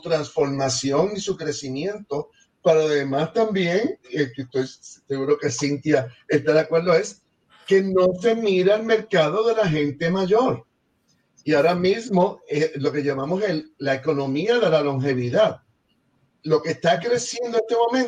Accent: Mayagüez, Puerto Rico; Yo soy de Mayagüez

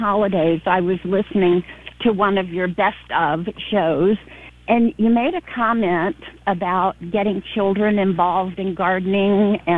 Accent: Georgia, United States; when I was growing up in Georgia, my grandmother had a big family garden

